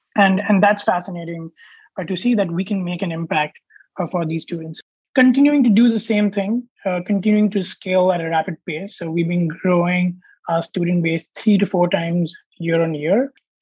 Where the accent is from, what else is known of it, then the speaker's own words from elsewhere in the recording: India; So I grew up in India